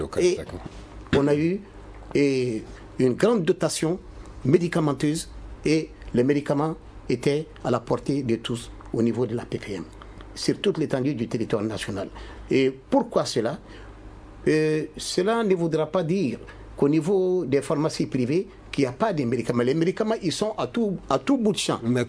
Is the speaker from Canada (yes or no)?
no; Mali; chez nous, au Mali